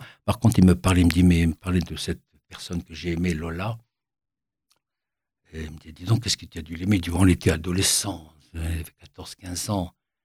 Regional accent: Algeria; Allez, je suis algérien. Ça ne me dérange pas d'être algérien.

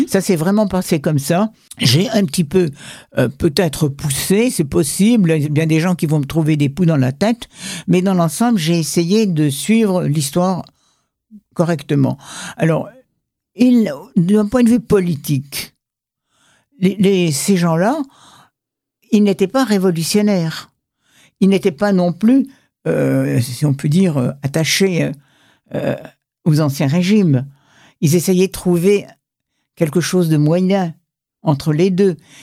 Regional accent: France; nous n'oublions pas que nous sommes français.

